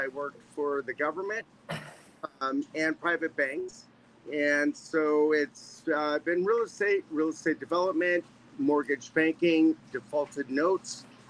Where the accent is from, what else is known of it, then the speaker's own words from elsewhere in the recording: Los Angeles, California, United States; also born or lived in New York / Connecticut / Dallas / Switzerland; now in Florida, United States; I'm from Los Angeles, California.